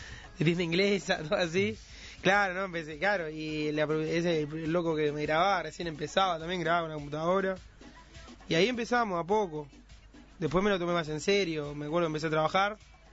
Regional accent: Montevideo, Uruguay; born there; Nací en El Cerro y ahora vivo en Pajas Blancas.

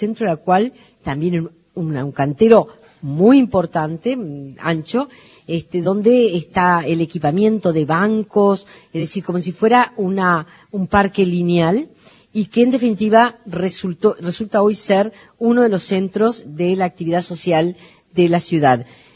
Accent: Montevideo, Uruguay; como montevideana

